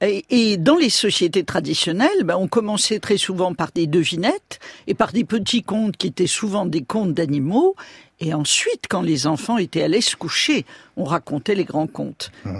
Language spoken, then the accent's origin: French; Bamako, Mali; born there; Je suis née à Bamako, ça pourrait être le début d'un conte.